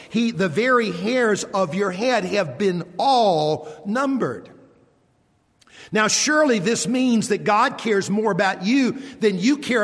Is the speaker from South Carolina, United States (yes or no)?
yes; Columbia, South Carolina, United States; also born or lived in Athens, Georgia; And then when we were 3 years old, we moved from Athens, Georgia. My little sister, Rossi, had been born. And we picked up and we moved to Columbia, South Carolina. And that's where I grew up.